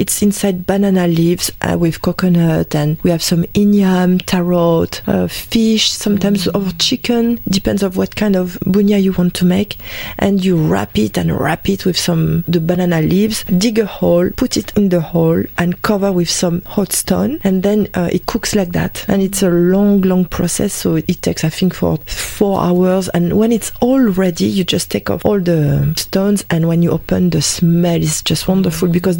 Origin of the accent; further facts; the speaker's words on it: New Caledonia; English is a second language; some people can hear I've got an accent. I'm French. Not from France, I'm sorry, not from Paris or Lyon. I'm from New Caledonia, just a tiny island in the South Pacific.